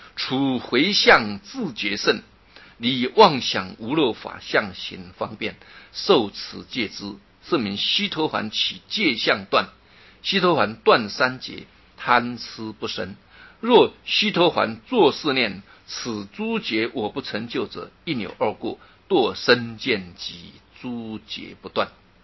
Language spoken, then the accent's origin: Chinese; China; 所以我们中国人呐、啊，以前呐、啊、没有佛法的时候，常常就认为啊，人死了会当鬼